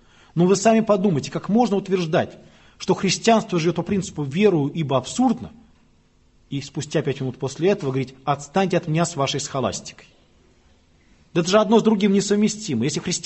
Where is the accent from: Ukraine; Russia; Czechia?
Czechia; Prague; Вот когда я говорю, что детство прошло в Праге